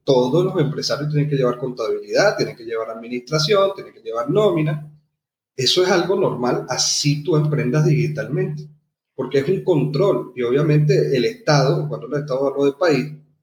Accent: Venezuela; Mi país natal es Venezuela y yo amo Venezuela.

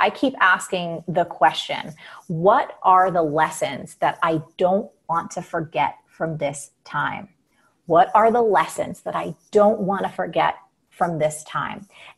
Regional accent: New York, United States; I'm from New York, and we have New York Governor Andrew Cuomo.

